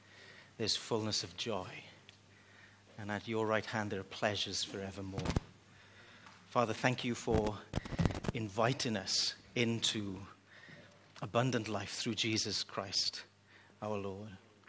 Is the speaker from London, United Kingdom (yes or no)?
no; Wales, United Kingdom; Where are you all from? And so we'd say, Wales.